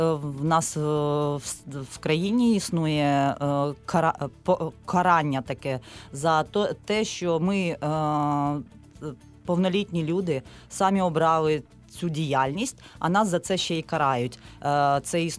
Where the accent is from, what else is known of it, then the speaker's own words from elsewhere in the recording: Kropyvnytskyi, Kirovohrad Oblast, Ukraine; я сама з Кропивницького, колишнього Кіровограду